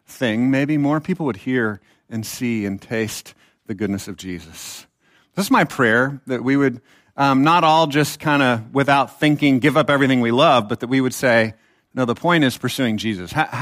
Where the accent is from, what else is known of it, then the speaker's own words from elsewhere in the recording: Texas, United States; For those of you that don't know, I actually am a Texan.